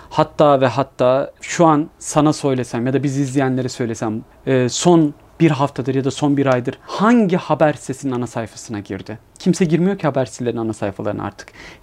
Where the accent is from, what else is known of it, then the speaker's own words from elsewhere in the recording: Istanbul, Turkey; Sonra şimdi o işte gecekondu yaşamından sonra İstanbul Üniversitesi, karşıda Avrupa yakasında yaşama, bekar evlerinde yaşama vesaire derken bugüne kadar geldim. Ama insan bazen işte o Bostancı'da o sokağa gittiğimde